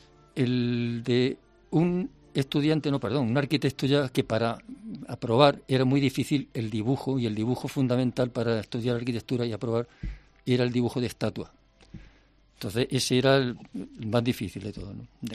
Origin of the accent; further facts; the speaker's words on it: Jaén, Andalusia, Spain; mi padre y mi madre no eran de Jaén ninguno, y sin embargo, digamos, los dos se afianzaron en esta tierra y todos somos de Jaén, y sin embargo seguimos pensando que tenemos un origen poco en Cantabria, que es donde padre y abuelo de mi madre eran de allí